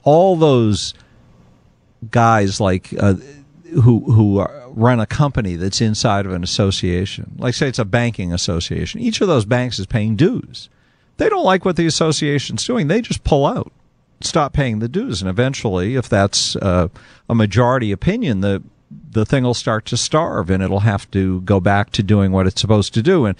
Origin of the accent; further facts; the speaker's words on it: Lexington, Massachusetts, United States; Like, I grew up in Lexington, Massachusetts, the birthplace of American liberty.